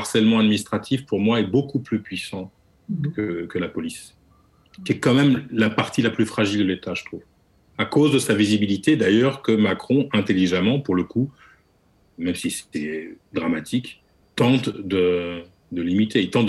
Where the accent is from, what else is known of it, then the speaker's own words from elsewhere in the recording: France; je pense, en tant que Français, nous marque particulièrement à cause de ça